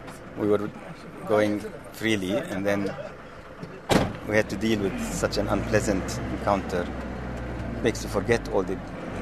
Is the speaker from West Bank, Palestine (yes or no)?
yes; Ramallah, West Bank, Palestine; English is a second language; and I'm from Ramallah, and I'm an author and a lawyer.